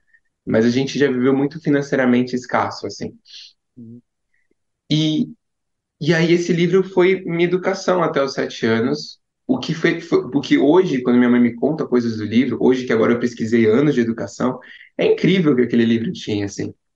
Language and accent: Portuguese; Brazil; born there; eu cheguei no Brasil, eu nasci aqui no Brasil, numa viagem, com minha mãe